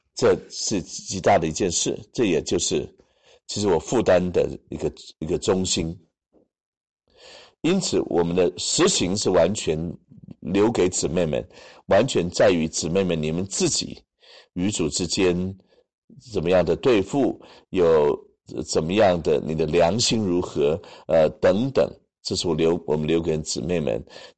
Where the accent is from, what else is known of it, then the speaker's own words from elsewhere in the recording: Hong Kong; 我是从香港来的，所以我是讲到香港